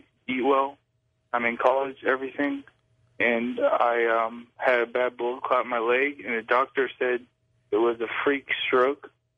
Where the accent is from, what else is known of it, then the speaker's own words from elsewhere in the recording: Destin, Florida, United States; Hey, I'm from Destin, Florida.